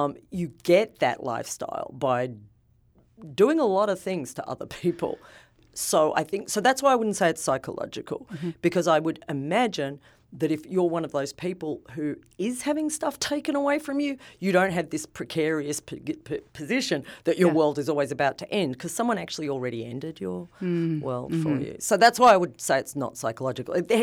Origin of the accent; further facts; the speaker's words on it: Australia; So I come from Australia